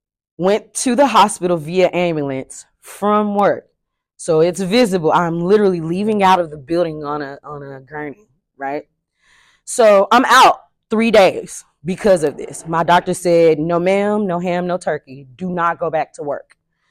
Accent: Fort Worth, Texas, United States; now in Oklahoma, United States; I'm from Fort Worth, Texas. So this was all going on before I even moved to Oklahoma.

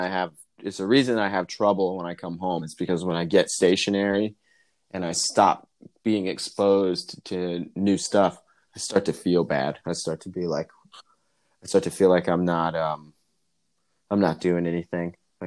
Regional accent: Springfield, Ohio, United States; I grew up in Springfield, which is a shitty, out of money version of, like, Dayton in sections.

